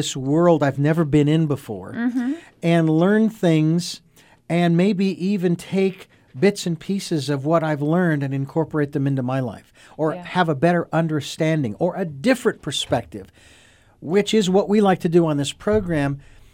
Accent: Phoenix, Arizona, United States; I mean, I'm from Phoenix. I don't like 110 in the shade.

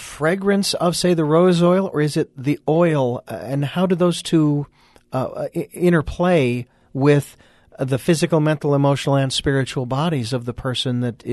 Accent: Arizona, United States; Even though I'm from Arizona.

